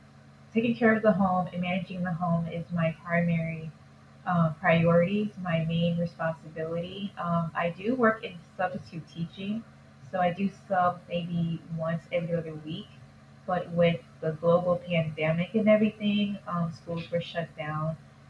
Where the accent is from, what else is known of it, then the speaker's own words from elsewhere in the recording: Illinois, United States; I'm from Illinois. I was born and raised here in Illinois. I love Illinois.